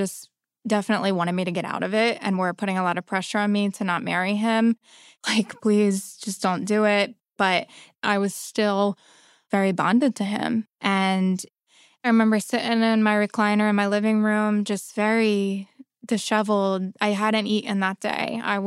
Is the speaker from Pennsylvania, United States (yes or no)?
yes; Philadelphia, Pennsylvania, United States; So I'm originally from the Greater Philadelphia area